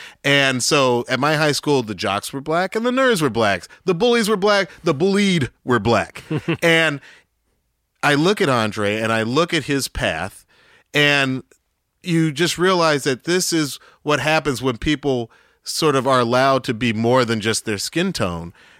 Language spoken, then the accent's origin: English; Atlanta, Georgia, United States; Growing up in Southwest Atlanta, when I did, late 70s, it was just like, it was like a black Mecca. It was like, it was middle class. It was black.